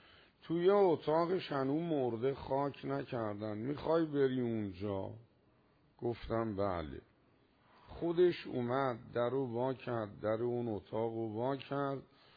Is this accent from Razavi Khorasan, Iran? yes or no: no; Tehran, Tehran Province, Iran; گفت اهل کجایی؟ گفتم تهران.